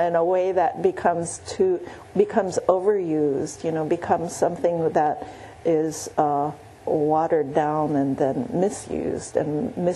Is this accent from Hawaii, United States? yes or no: yes; Hawaii, United States; you know, but I grew up in Hawaii. It's like, I swam under waterfalls and beautiful rivers, you know.